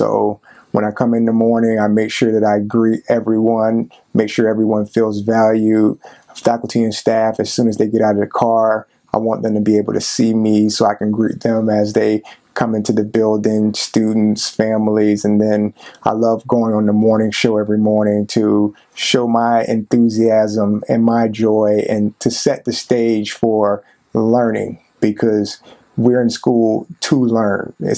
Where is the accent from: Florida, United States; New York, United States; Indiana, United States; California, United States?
Florida, United States; Tampa; I'm the proud principal of Town and Country Elementary School, born and raised in Tampa, Florida.